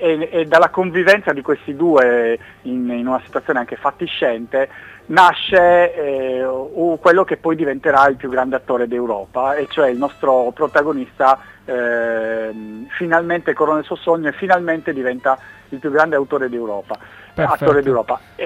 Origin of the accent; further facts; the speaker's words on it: Sassari, Sardinia, Italy; è giusto che soprattutto noi a Sassari